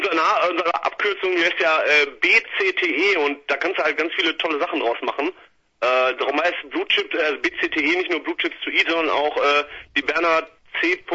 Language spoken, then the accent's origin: German; Duisburg, North Rhine-Westphalia, Germany; Ja, wir kommen aus Duisburg, beziehungsweise Duisburg-Düsseldorf. Das teilt sich ein bisschen auf, aber ich sag mal, die Homebase ist auf jeden Fall in Duisburg-Neumühl.